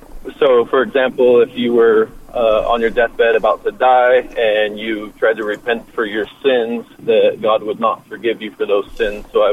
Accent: Utah, United States; So, I'm from Utah. I live amongst a lot of LDS Mormon people here

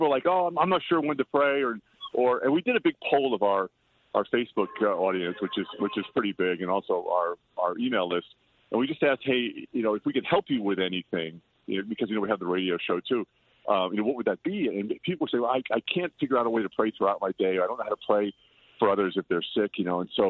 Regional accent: Patchogue, New York, United States; now in Los Angeles, United States; because I'm a Los Angeles guy now. And we're doing 10 concerts back east. We'll be back near my hometown of Patchogue this weekend.

